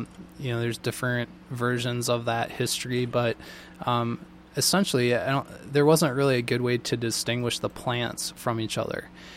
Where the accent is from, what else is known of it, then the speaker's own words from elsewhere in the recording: Hastings, Minnesota, United States; I'm from Hastings. So I was a 1993 graduate from Hastings High School. And my wife and family, we live up in Denmark Township off of 90th Street.